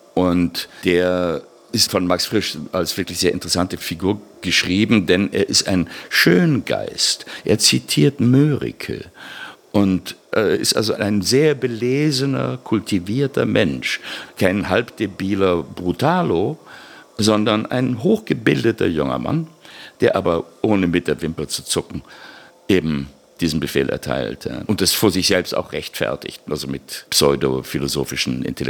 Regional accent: Nürtingen, Baden-Württemberg, Germany; Und ich bin aufgewachsen hier im Sendegebiet des SWR, nämlich in Nürtingen am Neckar. Habe also dort meine gesamte Schullaufbahn hinter mich gebracht. Die letzten 4 Jahre meiner Schulzeit habe ich auf einer Waldorfschule in Reutlingen verbracht.

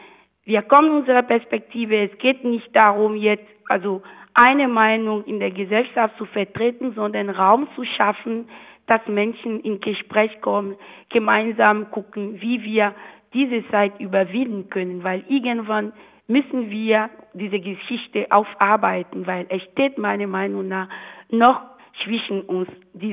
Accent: Benin; ich komme aus Benin

